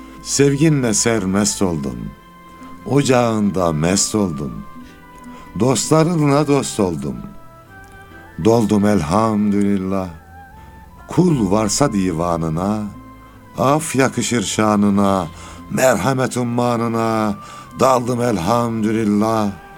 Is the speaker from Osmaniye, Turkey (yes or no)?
yes; Osmaniye, Turkey; now in Istanbul, Turkey; Doğrusu ben Osmaniyeliyim.